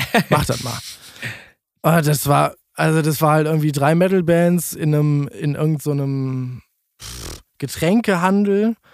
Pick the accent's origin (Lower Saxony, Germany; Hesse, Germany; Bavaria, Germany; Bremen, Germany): Lower Saxony, Germany; born there; now in Bochum, Germany; 27 Jahre alt, komme gebürtig aus Niedersachsen, wohne seit mittlerweile 7 Jahren in Bochum, bin auch wegen des Studiums am SAE nach Bochum gezogen